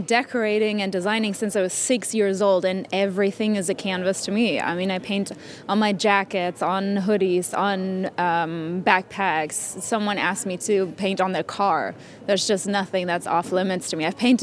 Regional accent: Berlin, Germany; English is a second language; I was always a sneakerhead and always a tomboy growing up in Berlin

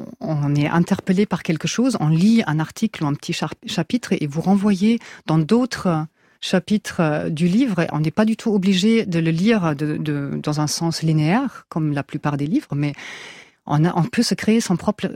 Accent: Germany; en tant qu'Allemande, même de l'Ouest

